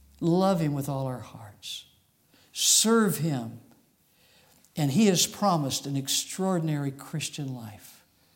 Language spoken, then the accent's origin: English; Arizona, United States; also born or lived in Texas; So I grew up in Arizona and then was in Texas for a number of years